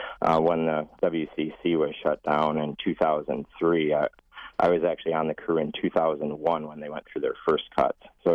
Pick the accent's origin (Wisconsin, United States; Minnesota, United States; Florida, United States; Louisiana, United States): Wisconsin, United States; I went to the Pearl State Park, which was near my hometown, and knew they had a Wisconsin Conservation Corps program.